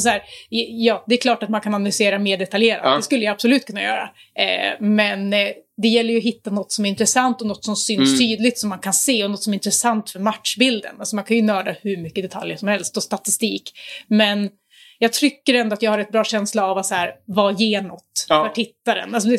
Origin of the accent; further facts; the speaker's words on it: Västerås, Västmanland County, Sweden; I Västerås.